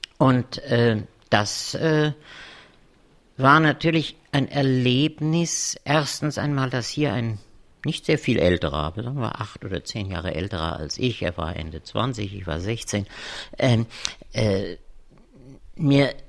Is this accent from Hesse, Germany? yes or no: yes; Frankfurt, Hesse, Germany; Ich bin in Frankfurt aufgewachsen, in unserem Umkreis war eine Reihe auch jüdischer Familien.